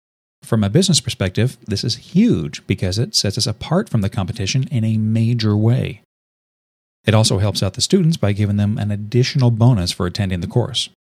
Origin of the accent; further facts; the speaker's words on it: California, United States; Topping out the list is Texas, and my home state of California is actually only number 2.